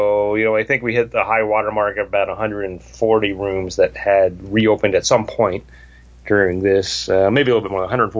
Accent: United States; now in Florida, United States; I'd go to Australia tomorrow if they let me, but I'm American. I can't even leave Florida right now.

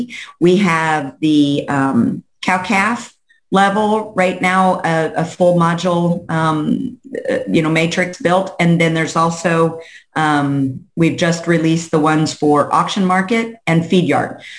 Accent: Manhattan, Kansas, United States; now in White City, United States; So I'm a cattle rancher in the Flint Hills. I grew up near Manhattan, and I live at White City now.

